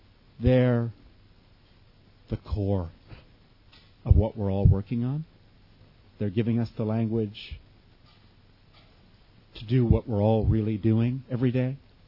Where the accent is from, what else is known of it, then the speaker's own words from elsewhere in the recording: United States; For one thing, because I'm from America and I don't get it